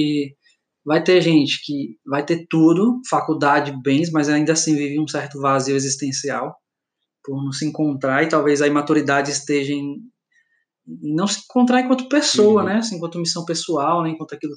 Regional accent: São Paulo, Brazil; Eu vim de capital, né, sou natural de São Paulo, vim de... muita agitação

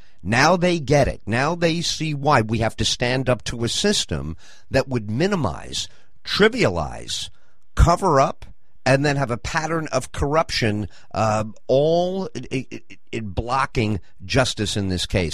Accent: Deer Park, New York, United States; also born or lived in Plainview; I knew it. I knew it. I'm from Deer Park and Plainview. What town?

